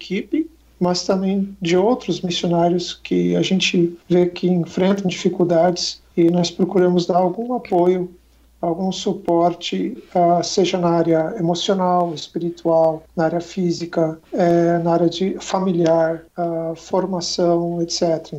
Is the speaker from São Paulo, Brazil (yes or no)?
no; Curitiba, Paraná, Brazil; moved away as an adult; Eu sou natural de Curitiba, cresci lá e fui enviado como missionário para a Amazônia pela nossa igreja, a Igreja Irmãos Menonitas, no final da década de 90.